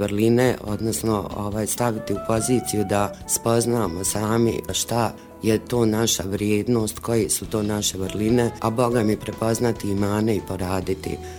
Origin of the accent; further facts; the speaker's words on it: Zenica, Federation of Bosnia and Herzegovina, Bosnia & Herzegovina; Rođena sam u Zenici, završila sam osnovnu i srednju školu u Zenici, medicinski fakultet u Sarajevu, a nakon fakulteta sam radila kao liječnica u općoj praksi Doma zdravlja Zenica i čekala specijalizaciju